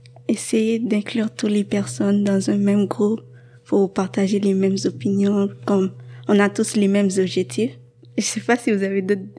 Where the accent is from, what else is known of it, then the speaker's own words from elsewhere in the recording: Haiti; j'ai 19 ans. Je viens d'Haïti.